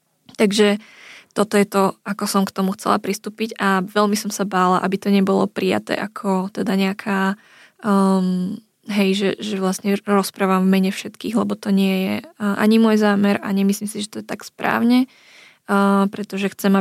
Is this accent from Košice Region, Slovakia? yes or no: no; Nové Zámky, Nitra Region, Slovakia; Som z Nových Zámkov, nežila som v hlavnom meste, žila som s maďarskou komunitou